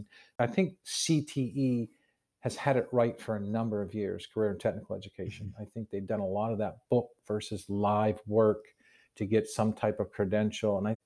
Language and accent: English; Fort Fairfield, Maine, United States; when Fort Fairfield reached out and said, we really like to have … come back home and be our superintendent, I just a sense of pride.